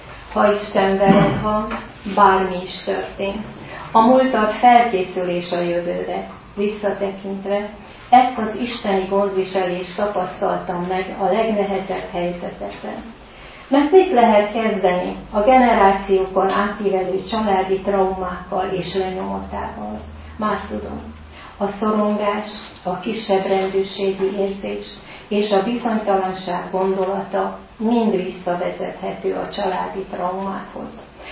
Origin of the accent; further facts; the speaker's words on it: Váchartyán, Pest, Hungary; born there; Vácsartyánban születtem, hívő, református családba. Már a születésem is rendkívüli volt. Otthon születtem, édesapám segítségével.